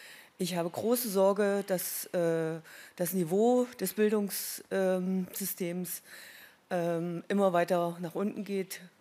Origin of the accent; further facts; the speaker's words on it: Thuringia, Germany; ich komme aus dem Eichsfeld